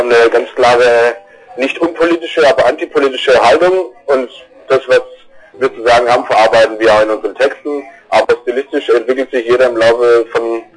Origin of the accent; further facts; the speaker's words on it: Stuttgart, Baden-Württemberg, Germany; Genau, wir sind aus Stuttgart, Großraum Stuttgart.